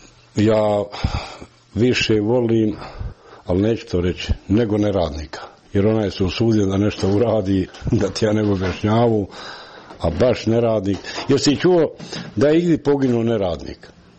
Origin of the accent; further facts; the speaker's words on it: Srebrenica, Republika Srpska, Bosnia & Herzegovina; moved away as an adult; ja sam ošao odavle iz Srebrenice, da kažem iz Srebrenice, pošto je Srebrenica poznatija nego Jasenova. Ošao sam i ostao sam željan, ko sam bos odavde bio i eto toliko sam tam proveo, sad imam penziju.